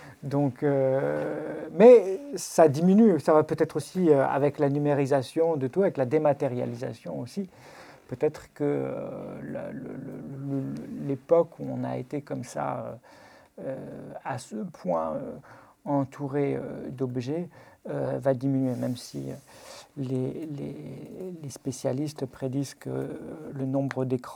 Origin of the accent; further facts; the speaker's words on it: Lyon, Auvergne-Rhône-Alpes, France; puisque j'ai grandi, je suis né à Lyon, j'ai vécu à Lyon.